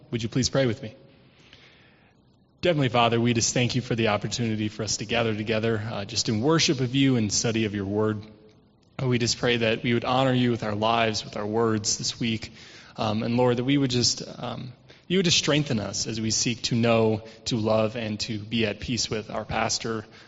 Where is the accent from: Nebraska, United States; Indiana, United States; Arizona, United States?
Indiana, United States; I'm sorry, I'm from Indiana.